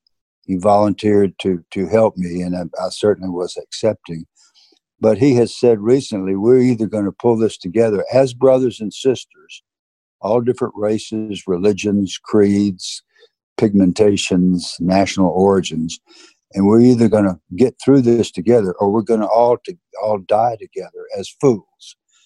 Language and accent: English; the South, United States; accent: Southern; They're going to look at me, listen to my Southern accent.